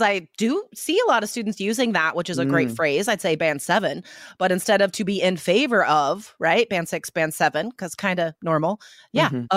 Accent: United States; I am from the United States

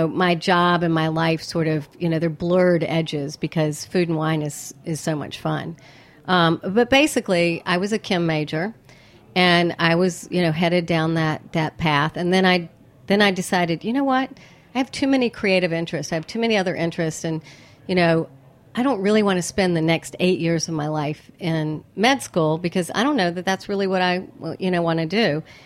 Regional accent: North Carolina, United States; I grew up in North Carolina.

